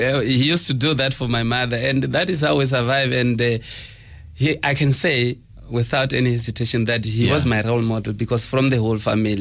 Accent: Chitareke, Limpopo, South Africa; born there; I was born in Venda, in a village called Chitareke.

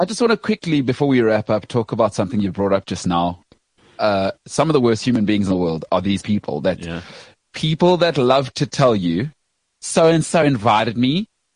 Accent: South Africa; I love it because, you just, again, as a South African, how many times all of the things that they all celebrated as they left

